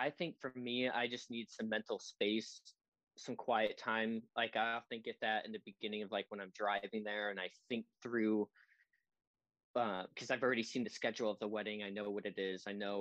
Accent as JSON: {"language": "English", "region": "Ohio", "country": "United States", "said": "And we're both from Ohio."}